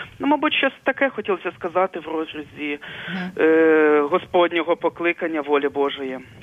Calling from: Kyiv, Ukraine; Київ, парафія Святого Олександра.

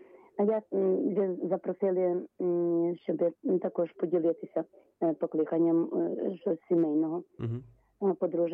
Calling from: Khmelnytskyi, Khmelnytskyi Oblast, Ukraine; Я з Хмельницька, парафія Святої Анни

